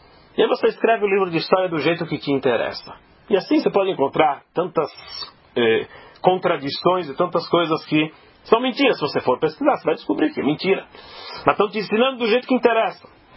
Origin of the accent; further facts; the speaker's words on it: Brazil; para mim, como brasileiro, interessa dizer que nós somos os pioneiros, nós somos o máximo, os mais inteligentes